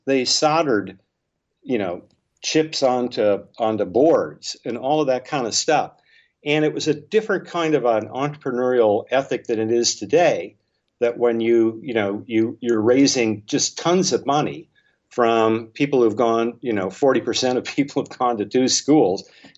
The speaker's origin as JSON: {"language": "English", "town": "Bismarck", "region": "North Dakota", "country": "United States", "tie": "born or raised there", "lives_now": "Silicon Valley, United States", "said": "By the way, I was born and raised in North Dakota."}